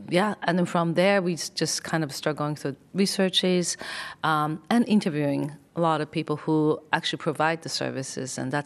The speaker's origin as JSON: {"language": "English", "country": "Japan", "tie": "born or raised there", "second_language": "English", "said": "And I'm Japanese. I was born and raised in Japan."}